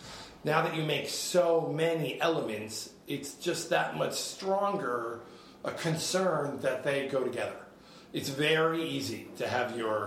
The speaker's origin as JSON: {"language": "English", "town": "Hyde Park", "region": "New York", "country": "United States", "tie": "born or raised there", "said": "I grew up in Hyde Park, Rhinebeck area, and took the train down."}